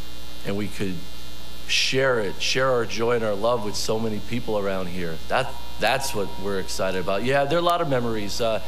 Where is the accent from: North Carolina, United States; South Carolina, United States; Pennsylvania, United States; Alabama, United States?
Pennsylvania, United States; I'm 2 hours away. I grew up in Schuylkill County.